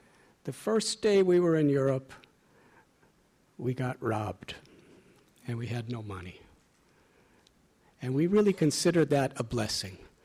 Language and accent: English; Chicago, Illinois, United States; I was born in Chicago in 1950 and spent my whole childhood living in America.